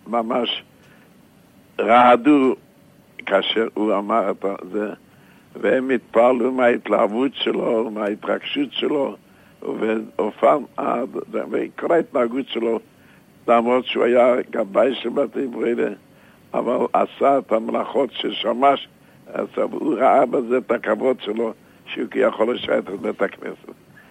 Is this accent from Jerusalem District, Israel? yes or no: yes; Jerusalem, Jerusalem District, Israel; born there; אני נולדתי במזכרת משה.